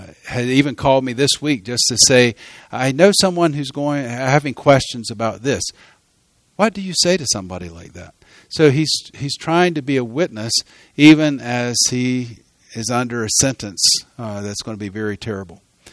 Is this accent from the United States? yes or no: yes; the South, United States; I grew up in the South. I love the warmer weather.